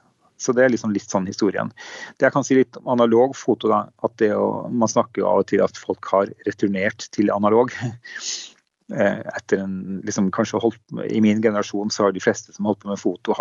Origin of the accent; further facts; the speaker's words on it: Northern Norway, Norway; also born or lived in Melhus / Sandefjord; now in Nøtterøy, Norway; Jeg har født og stort sett oppvokst i Nord-Norge og bodd i Nord-Norge nesten hele mitt liv.